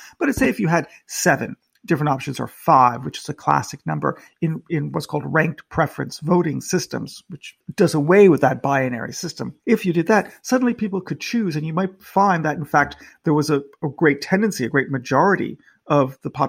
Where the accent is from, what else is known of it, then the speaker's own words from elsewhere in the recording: United States; now in United Kingdom; I'm a visitor to this debate because I'm an American in the United Kingdom.